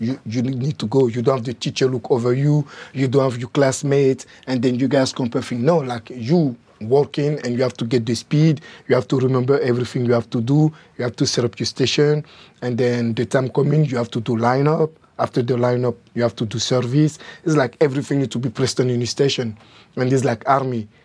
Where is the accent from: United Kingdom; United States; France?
France; Paris, Île-de-France; accent: French; English is a second language; they come from Ivory Coast, and I got the chance to be born and grow in France because my grandfather, my dad, happened to do a war for the French.